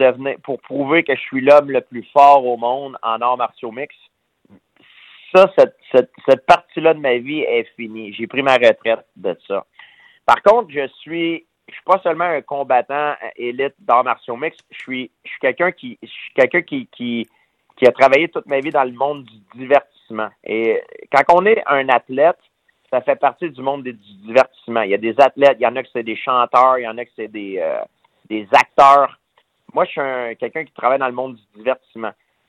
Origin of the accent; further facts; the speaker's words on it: Saint-Isidore, Canada; Puis j'ai déménagé en appartement vers 16, 17, peut-être 18 ans dans ce bout-là. Et c'est là que j'ai quitté Saint-Isidore, mais je garde toujours le pied à Saint-Isidore aussi parce que j'y retourne voir mes parents à chaque semaine.